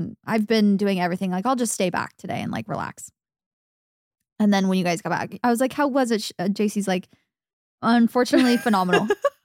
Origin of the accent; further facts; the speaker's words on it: Arizona, United States; As a little girl growing up in Arizona, wanting to be that girl so bad, like just a beach girl.